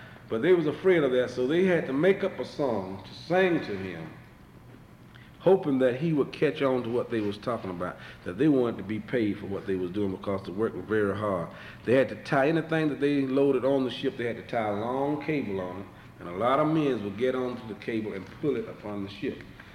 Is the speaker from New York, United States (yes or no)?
no; Georgia, United States; now in Brunswick, United States; But I'm originally from Southwest Georgia and moved to Southeast Georgia with Brunswick, Georgia.